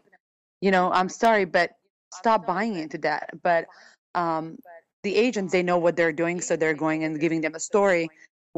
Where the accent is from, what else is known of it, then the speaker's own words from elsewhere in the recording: Serbia; Well, I was pretty good growing up in Serbia.